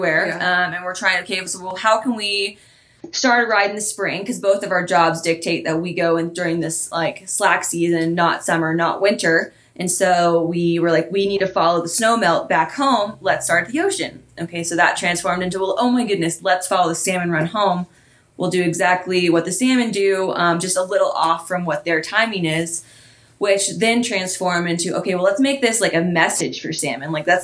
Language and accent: English; Texas, United States; I'm 27. I'm originally from Texas.